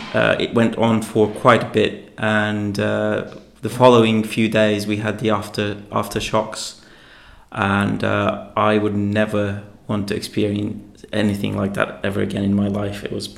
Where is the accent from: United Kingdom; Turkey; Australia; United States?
Turkey; Istanbul; English is a second language; now in Barcelona, Spain; I'm from Istanbul, Turkey, and currently I'm in Barcelona because I might be moving here.